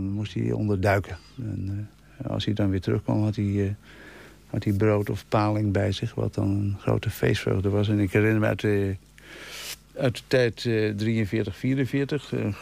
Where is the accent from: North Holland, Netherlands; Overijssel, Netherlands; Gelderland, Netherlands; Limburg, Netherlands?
North Holland, Netherlands; Haarlem; accent: Haarlem dialect; Ik sprak natuurlijk plat Haarlems, gecombineerd met een Zaanse accenten.